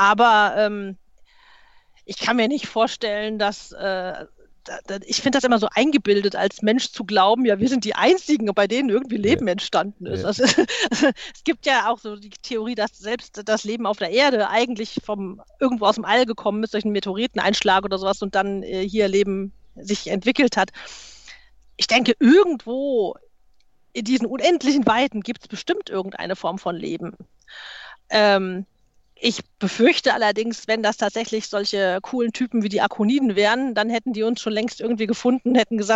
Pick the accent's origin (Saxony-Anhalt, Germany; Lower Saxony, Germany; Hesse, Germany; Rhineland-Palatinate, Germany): Hesse, Germany; Main-Kinzig-Kreis.